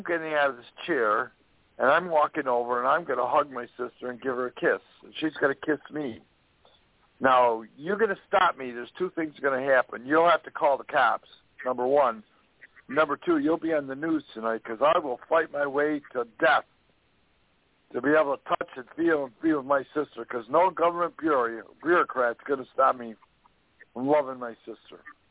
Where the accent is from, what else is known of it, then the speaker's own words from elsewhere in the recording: United States; I'm an American, I'm a Christian, and I'm a free man, and I run by God's rules, not man's made-up rules.